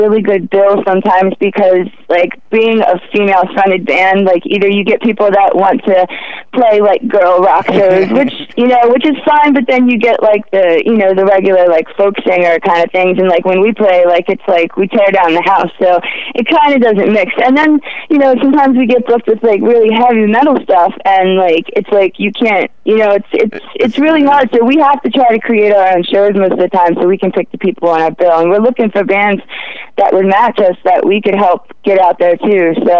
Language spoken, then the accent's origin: English; Baltimore, Maryland, United States; Yeah, we're definitely from Baltimore. Been rocking it out here.